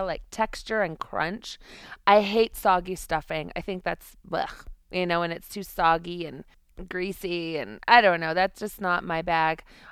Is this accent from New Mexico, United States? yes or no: yes; Santa Fe, New Mexico, United States; You know, I grew up in Santa Fe, so like there is no holiday meal without some form of chili in the cocktails and in the food.